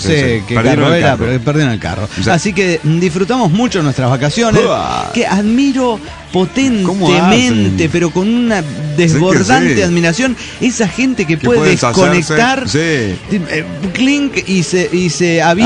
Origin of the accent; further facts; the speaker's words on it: San Luis, Argentina; de las Sierras de San Luis, Argentina.